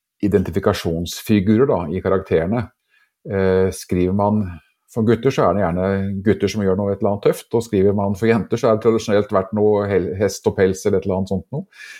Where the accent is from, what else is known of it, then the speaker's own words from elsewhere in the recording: Bamble, Telemark, Norway; det hjemme jeg vokste opp i, hjemme i Bamble med mor og far eller hjemmeværende mor